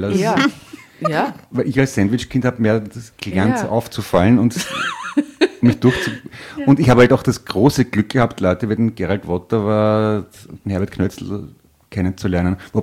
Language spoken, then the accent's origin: German; Vienna, Austria; bin aus Wien.